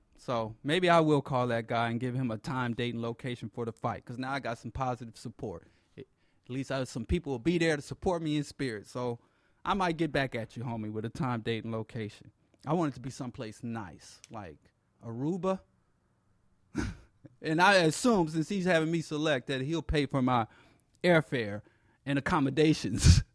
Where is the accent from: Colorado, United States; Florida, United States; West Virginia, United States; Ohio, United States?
Ohio, United States; Akron; I'm from Akron, broke down, struggle ass Akron, and I'm seeing what the world could offer me.